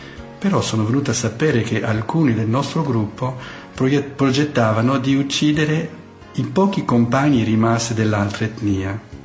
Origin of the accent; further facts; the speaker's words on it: Burundi; Italian is a second language; nel periodo della guerra civile, la civile del mio paese. E nel 93 frequentavo la scuola superiore e vivevo in casa con altri studenti quando è scoppiato proprio la guerra civile fra le due etnie